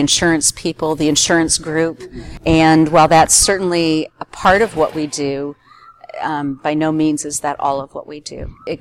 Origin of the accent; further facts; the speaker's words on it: South Dakota, United States; now in Denver, United States; I live in Denver. I've lived there for 35 years. I grew up in South Dakota. It's a great place to be from.